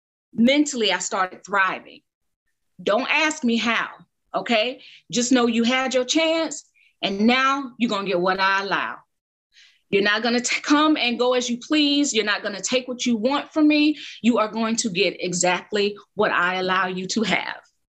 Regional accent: Augusta, Georgia, United States; In Augusta, because I was born and raised in Augusta, right?

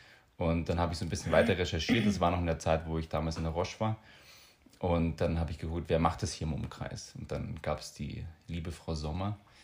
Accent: Bavaria, Germany; ich komme ja ursprünglich aus Bayern, aus dem Allgäu

